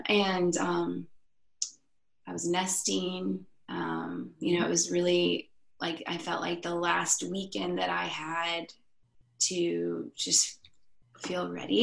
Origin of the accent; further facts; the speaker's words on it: Illinois, United States; also born or lived in Dallas; We moved across the country. We had moved from Dallas back to where I was born and raised in Illinois.